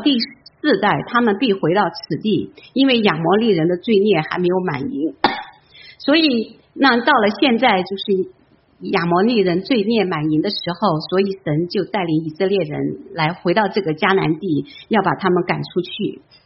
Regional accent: China; 为什么不拣选我们中国人？

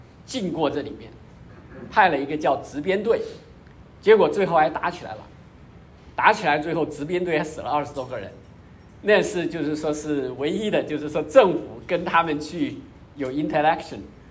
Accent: China; 类似的跟我们中国人

